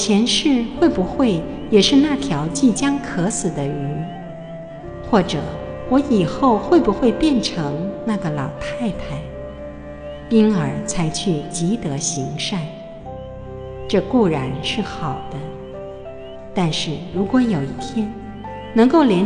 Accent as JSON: {"language": "Chinese", "region": "Zhejiang", "country": "China", "said": "我是男人，就有男人的眼光。我是浙江人，就有浙江人的思维。"}